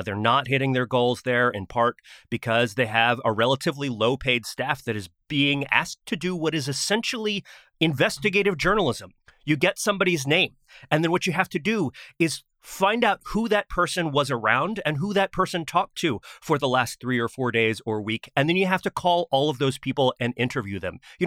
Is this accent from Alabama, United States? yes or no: no; Florida, United States; And so growing up in Florida, you would figure out how bad a hurricane was by which Waffle Houses remained open where.